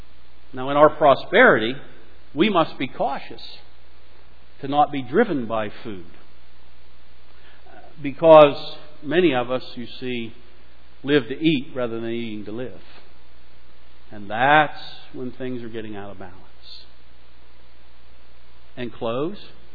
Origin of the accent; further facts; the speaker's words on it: Pennsylvania, United States; growing up in Western Pennsylvania, I grew up with it and I own it.